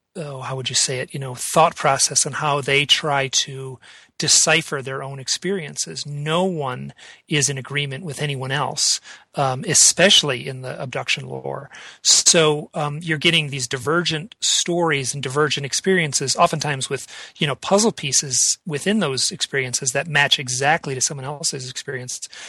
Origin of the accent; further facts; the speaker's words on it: Southfield, Michigan, United States; Nope, no, I was in what's called Southfield, which is a town just bordering Detroit.